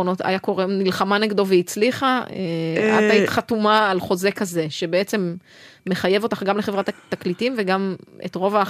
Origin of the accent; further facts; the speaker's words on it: Northern District, Israel; טוב, ספציפית גם אני במקור מעמק ישראל, אז מבחינתי העמק והגלבוע שצופה זה ממש שיר בשבילי.